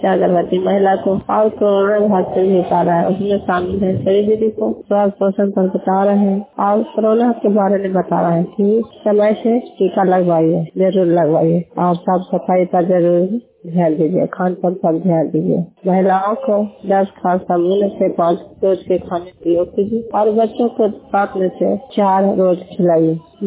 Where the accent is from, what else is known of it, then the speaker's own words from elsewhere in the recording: India; नाना सा प्रखंड के रहने वाला हूँ।